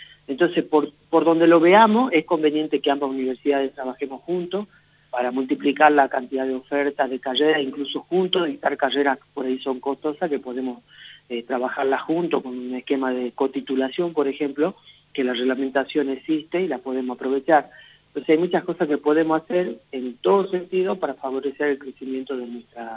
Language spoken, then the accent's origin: Spanish; Jujuy, Argentina; como latinoamericano, como argentino, como jujeño, como norte grande.